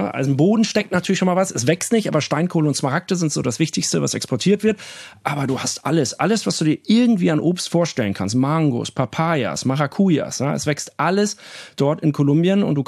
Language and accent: German; Wilhelmshaven, Lower Saxony, Germany; also born or lived in Essen; Ja, ich bin geboren in Essen im Ruhrgebiet, bin dann aber schon in der Grundschule eigentlich nach Wilhelmshaven an den Nordsee gezogen, oberstes Niedersachsen, also ins UNESCO-Weltkulturerbe des Wattenmeers